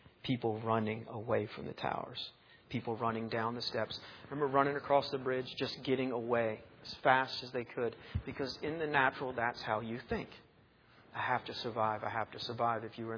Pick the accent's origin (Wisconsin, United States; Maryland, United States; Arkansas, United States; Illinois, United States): Maryland, United States; we're kind of a New York family, us Italian New Yorkers, even though I grew up in Maryland. All my family's from New York.